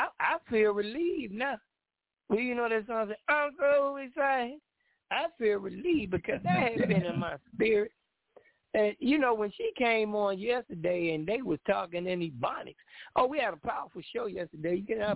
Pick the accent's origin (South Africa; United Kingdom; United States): United States; Englewood, New Jersey; now in Orlando, United States; I'm from New Jersey, Inglewood, and I've been in the country city. You know what I mean? I live in Orlando, been in Orlando for the last 15 years